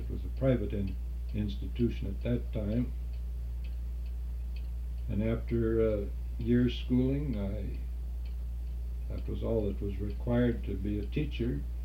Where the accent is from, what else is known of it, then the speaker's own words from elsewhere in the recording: Kanky Township, United States; I was born in Kanky Township in 1903, a quarter of a mile from the river. And then a little later, we moved about a half a mile farther south. That was, my home as I grew up and went to school and until I left home.